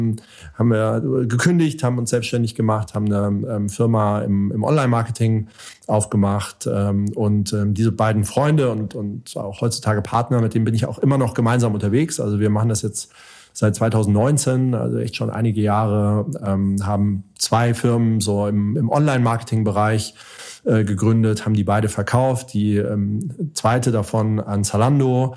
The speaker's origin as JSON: {"language": "German", "town": "Darmstadt", "region": "Hesse", "country": "Germany", "tie": "born or raised there", "also_born_or_lived": "Hamburg", "moved": "as an adult", "said": "ich bin 47, bald 48, bin geboren und aufgewachsen in Darmstadt im Rhein-Main-Gebiet, auch zur Schule gegangen dort. Hab dann aber relativ schnell da die Wiege gemacht. Darmstadt ist cool, aber ist jetzt auch nicht der Nabel der Welt. Okay. Und es hat mich nach Hamburg gezogen"}